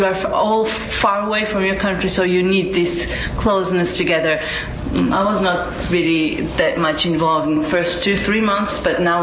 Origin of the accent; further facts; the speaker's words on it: Georgia; and I'm come from Georgia